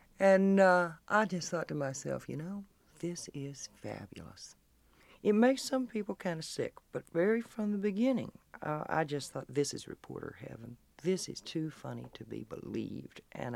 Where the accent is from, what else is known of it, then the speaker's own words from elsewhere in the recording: the South, United States; I grew up in the South before the Civil Rights Movement